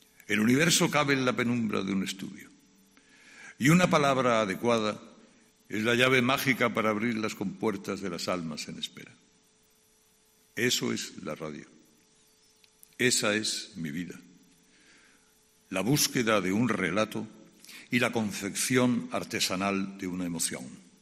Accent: Spain; Yo estoy lejos de ser el español sin ganas que describió Luis Cernuda. Soy un español sereno que tiene confianza ciega en las nuevas generaciones

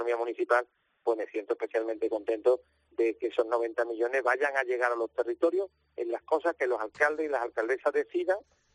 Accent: Seville, Andalusia, Spain; Yo soy muy sevillano y me conquista la feria.

